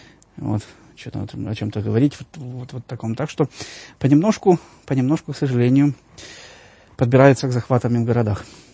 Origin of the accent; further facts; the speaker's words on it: Ivano-Frankivsk Oblast, Ukraine; это из Киева к моей малой родине. Ну, Франковщина, это те же самые 650 километров.